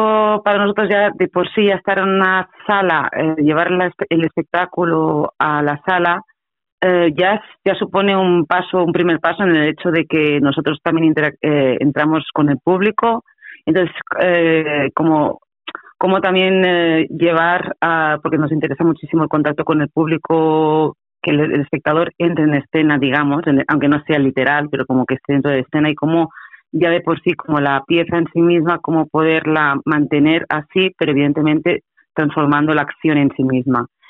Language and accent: Spanish; Andorra; yo soy andorrana